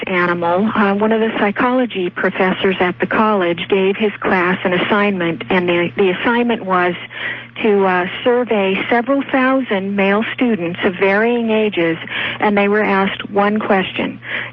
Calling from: San Diego, California, United States; I'm calling you from San Diego. We have a college here, San Diego State University.

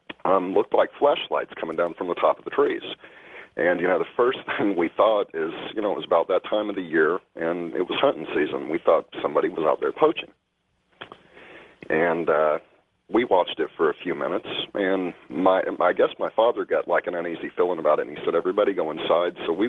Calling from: Florida, United States

